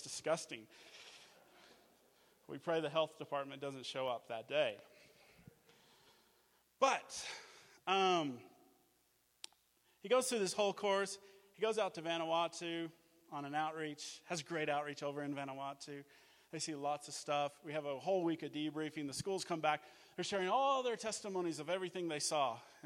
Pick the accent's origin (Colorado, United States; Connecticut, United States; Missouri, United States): Colorado, United States; And I said, well, I'm originally from Colorado.